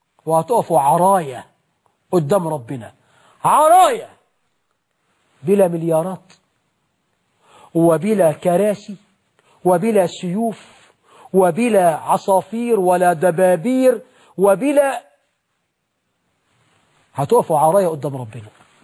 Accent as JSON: {"language": "Arabic", "country": "Egypt", "said": "وأسأل الله عز وجل أن يجعل بلدنا مصر أمنا أمانا رخاء سخاء"}